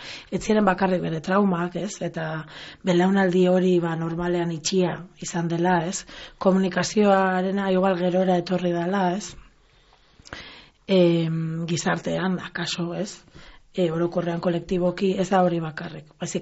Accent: Barakaldo, Basque Country, Spain; Horrelakoa da Bilboko parte grisau, eta horrelakoa da Barakaldo ere, nire herria. Auzo itxusi hauen ondorio dira nire izaera, nire hitz egiteko modua

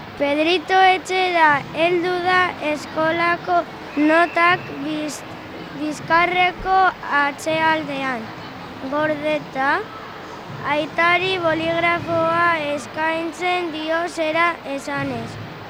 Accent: Vitoria-Gasteiz, Basque Country, Spain; Vitoria Gasteizkoa naiz.

